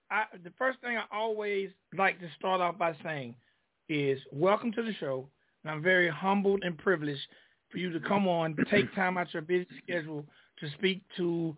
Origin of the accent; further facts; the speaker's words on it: Griffin, Georgia, United States; I was born and raised in a town called Griffin, Georgia. And for years, Valdosta and all those schools down there used to whoop our ass in high school football.